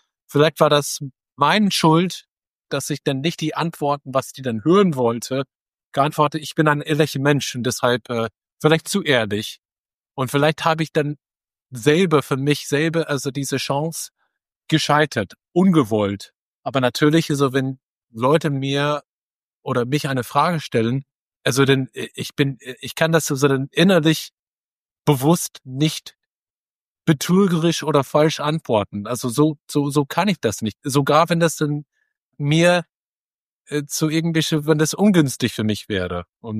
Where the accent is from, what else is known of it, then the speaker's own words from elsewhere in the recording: United States; German is a second language; now in Poland; also wo ich herkomme, aus den Vereinigten Staaten